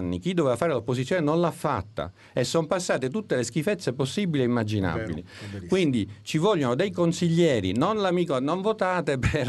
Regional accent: Sicily, Italy; Se incontra uno di noi, di Catania, di Messina, di Palermo, di Agrigento, io sono siciliano.

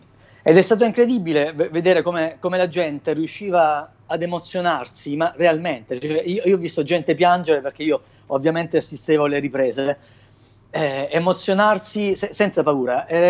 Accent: Apulia, Italy; Oltre al fatto che io sono pugliese, voi siete in Sicilia

